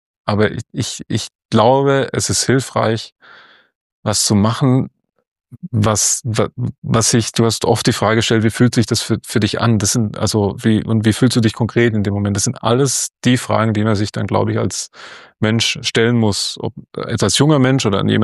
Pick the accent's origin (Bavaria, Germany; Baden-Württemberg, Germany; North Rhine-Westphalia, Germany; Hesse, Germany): Baden-Württemberg, Germany; Esslingen; tolle Fachhochschule bei uns in meiner Heimatstadt Esslingen.